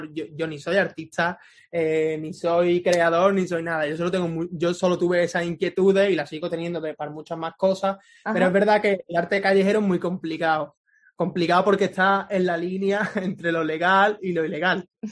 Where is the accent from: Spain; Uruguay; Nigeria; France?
Spain; Andalusia; a pesar de que los andaluces estamos en convivencia continua y en armonía con el resto de pueblos de España y dentro de una misma nación, pues tenemos nuestra propia identidad